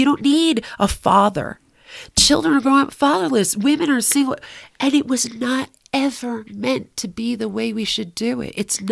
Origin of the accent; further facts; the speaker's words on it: Connecticut, United States; I'm from Connecticut.